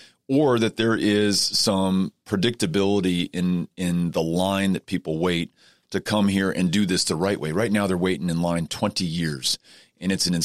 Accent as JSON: {"language": "English", "town": "El Paso", "region": "Texas", "country": "United States", "tie": "born or raised there", "said": "in my hometown of El Paso"}